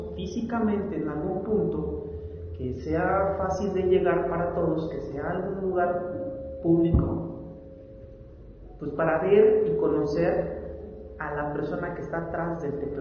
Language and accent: Spanish; Chiapas, Mexico; yo soy de Chiapas, ah, qué casualidad, yo también.